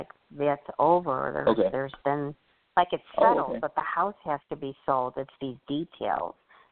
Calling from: Midwest, United States; I'm calling from the Midwest area.

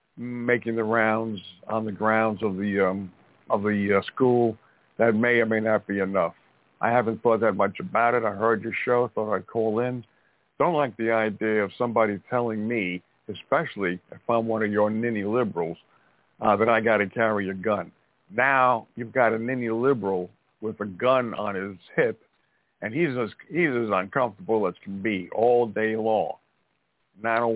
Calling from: Montana, United States

